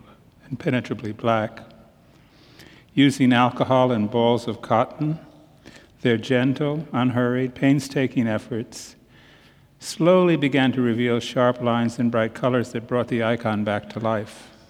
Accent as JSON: {"language": "English", "town": "Amsterdam", "region": "North Holland", "country": "Netherlands", "said": "I come to you from six time zones away. It's been a bit of a journey coming here. I come from Amsterdam. My wife and I live near Amsterdam. Our parish is in Amsterdam."}